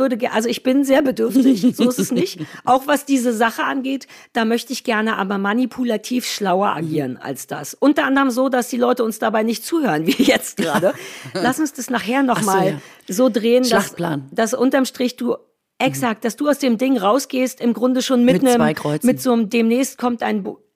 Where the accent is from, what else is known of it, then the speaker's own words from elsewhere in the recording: Berlin, Germany; now in Havelland, Germany; Wobei wir Berliner, ich bin ja keine Berlinerin mehr. Ich bin jetzt Havelländerin